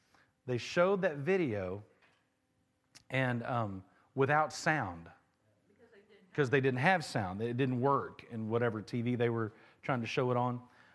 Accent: Mobile, Alabama, United States; I'm a pastor from Mobile, Alabama.

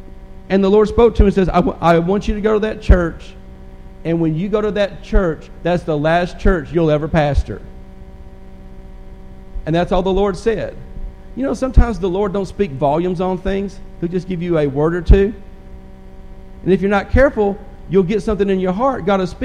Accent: Nashville, Tennessee, United States; accent: Southern; You'll know as I talk that I'm not from the north. I was born in Nashville, Tennessee at a very early age. I grew up in the south, so it's going to sound real southern.

